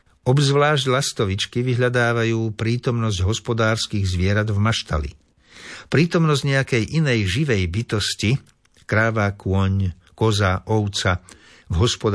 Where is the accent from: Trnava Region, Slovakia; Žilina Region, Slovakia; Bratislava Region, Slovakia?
Žilina Region, Slovakia; Liptovské Revúce; Rovnako si spomínam na detstvo, keď sa v mojej rodnej dedine Liptovské Revúce na konci prázdnin odoberalo toľko belorítok